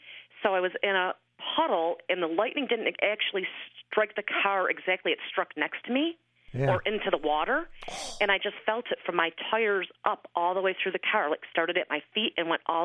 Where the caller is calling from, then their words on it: Old Forge, New York, United States; I'm calling from Old Forge, New York.